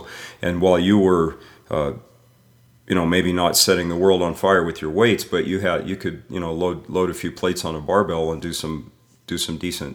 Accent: Midwest, United States; I grew up wrestling in the Midwest.

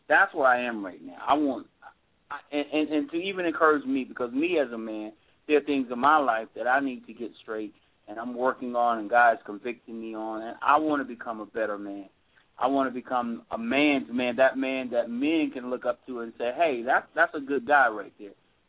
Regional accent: Quincy, United States; Quincy, or predominantly people from Quincy, in this production, because I want to give people in my hometown a chance

